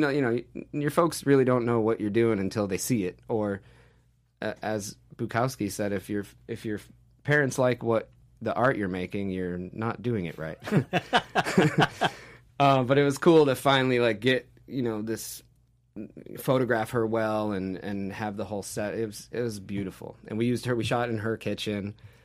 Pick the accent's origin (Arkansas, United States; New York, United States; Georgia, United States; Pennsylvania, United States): New York, United States; Syracuse; I took the budget, flew back to my hometown of Syracuse, kind of produced it there with, you know, put my best friend in the video. We used all my friend's double wide trailers and the Mack truck garage.